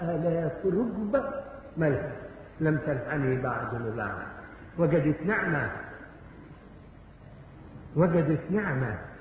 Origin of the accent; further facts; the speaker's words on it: Egypt; الجليل ده زي عندنا في مصر حتت فقيرة